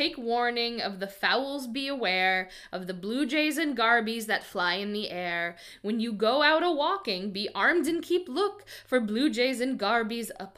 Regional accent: Ireland; So as an Irish, a very witchy Irish girl, I'm like, yes, absolutely.

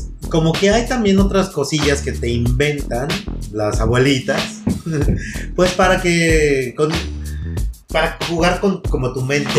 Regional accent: State of Mexico, Mexico; O sea, somos del Estado de México, nada más imagínense.

